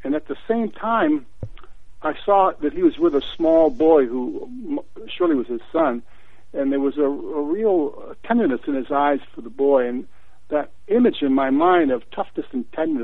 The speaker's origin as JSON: {"language": "English", "town": "Keene", "region": "New Hampshire", "country": "United States", "tie": "born or raised there", "said": "I came back from graduate school at Stanford to my hometown of Keene so my wife could finish her education."}